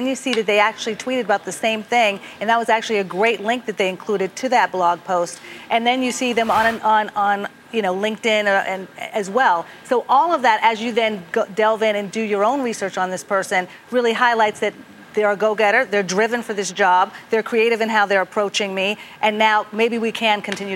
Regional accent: Pittsburgh, Pennsylvania, United States; if you come to my hometown of Pittsburgh, at a tech company, they're not going to dress the same way they do in New York.

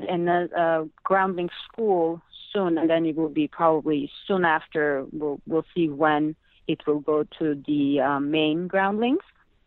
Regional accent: Armenia; also born or lived in Iran; And I am from Iran, and I grew up in Armenia and here.

